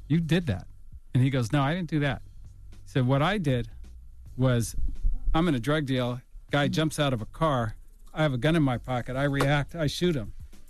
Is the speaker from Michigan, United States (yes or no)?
no; Berkeley, California, United States; I grew up in the East Bay, Berkeley, California, right next to Oakland. So I came up in kind of that thing.